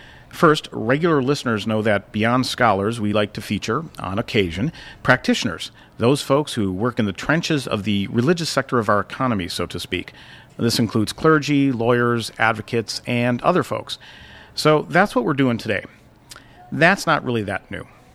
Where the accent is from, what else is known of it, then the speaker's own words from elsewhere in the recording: Duvall, Washington, United States; My travels today just take me on a downhill roll to my hometown of Duval, Washington.